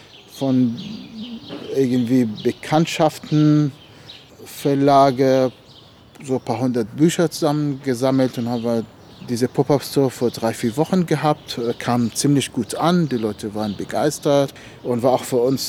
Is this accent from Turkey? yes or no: no; Ramallah, West Bank, Palestine; also born or lived in Jerusalem; now in Germany; Ich bin in Jerusalem geboren und in Ramallah aufgewachsen, in Palästina.